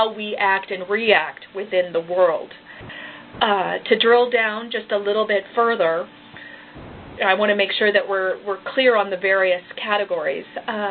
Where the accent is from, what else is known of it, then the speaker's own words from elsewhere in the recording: Midwest, United States; first language English; that I grew up in the Midwest, and that my primary language is English.